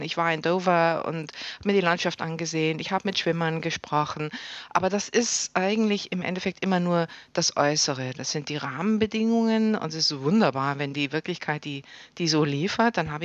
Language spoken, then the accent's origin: German; Munich, Bavaria, Germany; now in Berlin, Germany; Ich bin in München aufgewachsen und habe sozusagen naturgemäß als Kind auch mit der Schule immer wieder Bergausflüge gemacht.